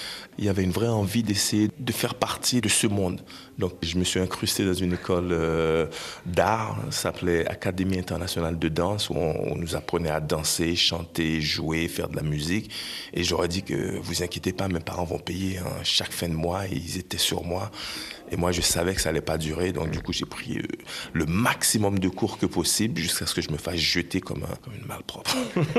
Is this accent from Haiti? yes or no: yes; Pétion-Ville, Ouest, Haiti; born there; Moi, je suis né à Pétionville et mon enfance était merveilleuse. Mon enfance était très roots parce que je suis quand même né dans un environnement où il n'y avait pas d'électricité ou de courante.